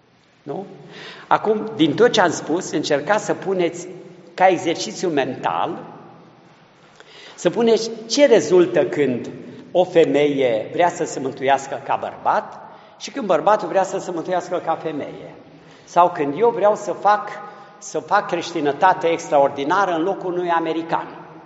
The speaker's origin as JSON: {"language": "Romanian", "country": "Romania", "said": "Într-un fel ajung eu la sfințenia ca român, altfel ajunge să zicem neamțul."}